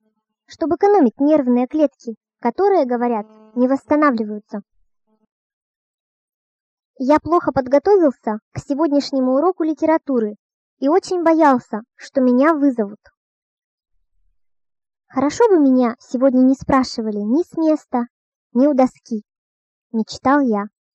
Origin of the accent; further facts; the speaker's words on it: Uglich, Yaroslavl Oblast, Russia; moved away; И с тех пор, как мы уехали из Углича, прошло 32 года. В прошлом году я решила поехать в Углич и обязательно наяву дойти до собора, до школы, до того трепетного счастья, которое столько лет снилось.